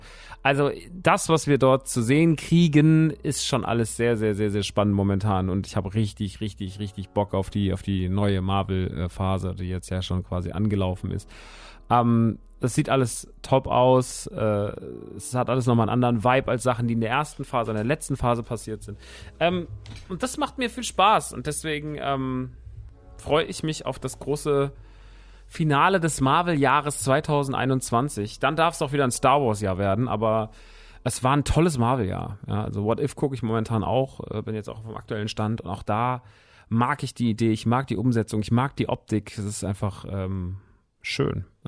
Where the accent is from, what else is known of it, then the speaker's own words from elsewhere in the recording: Rodgau, Hesse, Germany; Der Laden ist in Rottgau, meiner alten Heimat